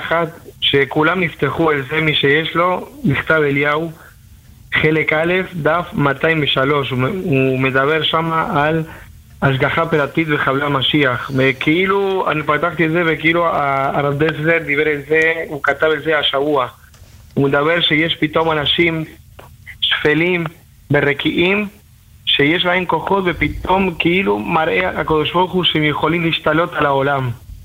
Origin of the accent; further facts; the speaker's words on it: Argentina; Hebrew is a second language; now in Israel; לא, אני מארגנטינה.